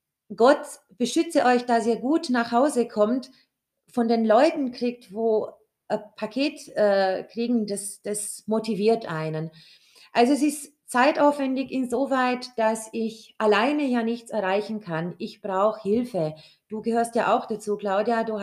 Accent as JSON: {"language": "German", "region": "Transylvania", "country": "Romania", "lives_now": "Germany", "said": "wollte hier, also in der Region, ein wenig von meiner alten Heimat bekannt machen. Sprich, auf dem Weihnachtsmarkt in Eichelberg hat der Verein Schönberger Kinderhilfe immer einen Stand mit Weihnachtsgebäck aus Siebenbürgen"}